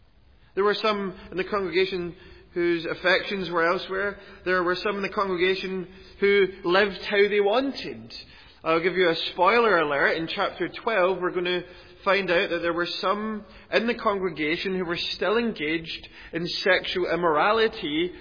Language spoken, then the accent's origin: English; Scotland, United Kingdom; growing up in Scotland